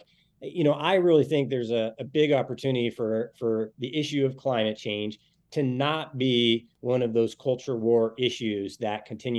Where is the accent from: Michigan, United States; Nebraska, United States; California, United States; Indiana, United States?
Nebraska, United States; Scottsbluff; or my hometown of Scottsbluff, Nebraska